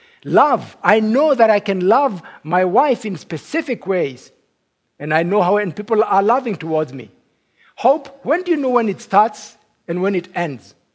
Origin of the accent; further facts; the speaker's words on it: Kenya; As I said, I come from Kenya, and we were colonized by the British.